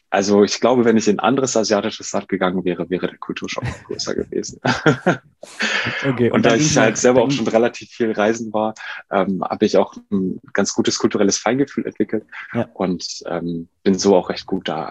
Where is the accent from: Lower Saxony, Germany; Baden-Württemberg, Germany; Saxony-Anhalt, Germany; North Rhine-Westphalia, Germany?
North Rhine-Westphalia, Germany; Duisburg; Also ich komme ja aus Duisburg und wollte dann aber auch nach dem Abi hier weg, ne?